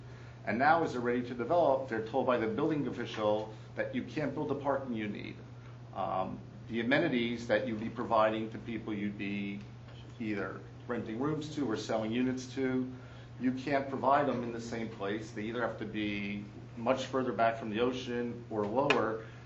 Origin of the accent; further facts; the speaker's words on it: Florida, United States; Now, as I said, I'm from South Florida, which is really the home of coastal sea rise